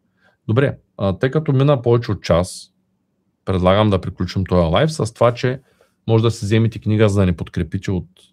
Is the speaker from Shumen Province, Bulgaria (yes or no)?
yes; Shumen, Shumen Province, Bulgaria; born there; аз съм роден в Шумен. Нали, къв е шанса някой да направи нещо в Шумен? Нали, аз живея тук, не съм в София, не съм в Лондон